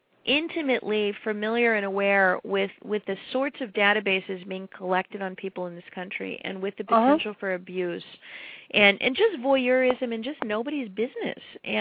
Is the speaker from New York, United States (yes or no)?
no; New Hampshire, United States; The governor of my home state of New Hampshire appointed me as an expert to serve on the RFID study committee here.